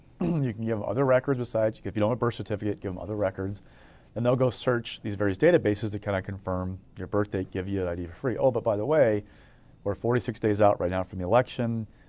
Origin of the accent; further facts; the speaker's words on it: Iowa, United States; also born or lived in Wisconsin / Indiana; No, I was born in Wisconsin. Grew up in Iowa, high school and college in Indiana.